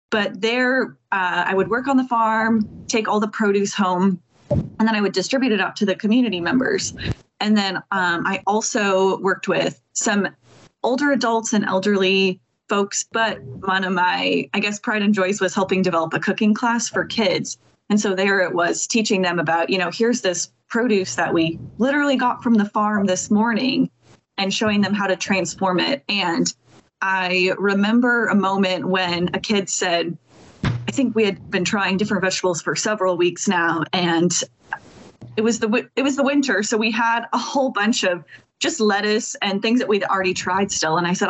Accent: Minnesota, United States; now in Georgia, United States; I'm also not originally from Georgia. I'm from Minnesota, and it was in Minnesota that I started.

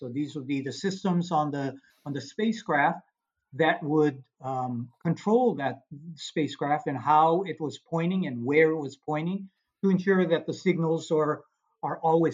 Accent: Hawaii, United States; moved away as an adult; No, I'm not. I was born and raised in Hawaii and grew up there.

